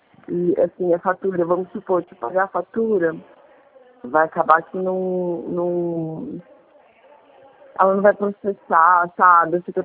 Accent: Praia Grande, São Paulo, Brazil; E a gente é daqui de Praia Grande.

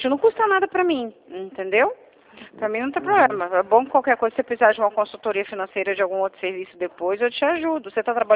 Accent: Espírito Santo, Brazil; Eu sou do Espírito Santo, viu?

